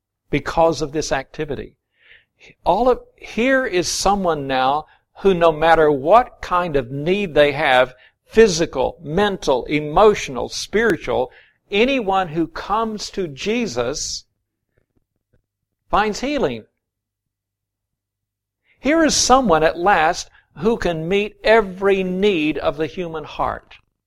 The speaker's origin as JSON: {"language": "English", "region": "Florida", "country": "United States", "tie": "born or raised there", "said": "I grew up in Florida, and we had orange groves. That's what I grew up in."}